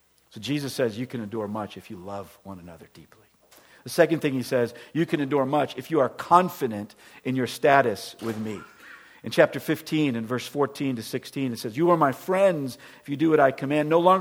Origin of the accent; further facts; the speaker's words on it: Tampa, Florida, United States; moved away as an adult; now in St. Louis, United States; I grew up in Florida. I grew up in the Tampa, St. Pete area. I left when I was 18 years old. I go back to visit once in a while. I have lived in St. Louis basically since I was 21 years old with a small gap of time.